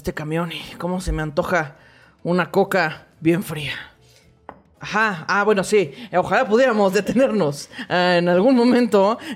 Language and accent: Spanish; Honduras; yo soy de Honduras